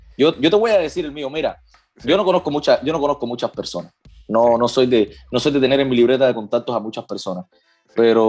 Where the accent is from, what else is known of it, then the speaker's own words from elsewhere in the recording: Cuba; como decimos los cubanos, uno tiene que guardar la forma, Carlitos. Así decimos en mi país.